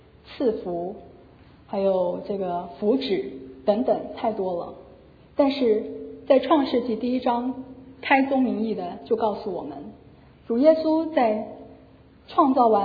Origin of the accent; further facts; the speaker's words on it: China; 我们中国人其实是非常喜欢福气的一个民族，也非常喜欢被祝福